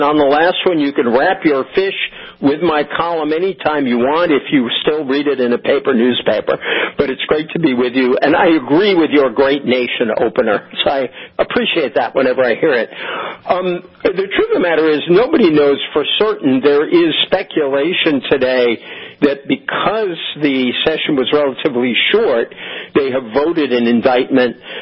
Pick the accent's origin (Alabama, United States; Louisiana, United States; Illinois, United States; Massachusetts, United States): Massachusetts, United States; I grew up in Massachusetts, the home of a lot of people have probably forgotten him, but James Michael Curley.